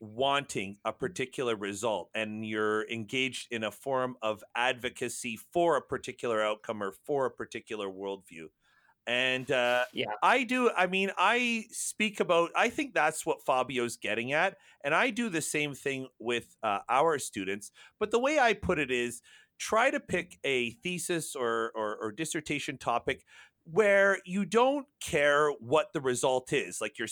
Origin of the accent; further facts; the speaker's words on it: Canada; as a Canadian who studies social policy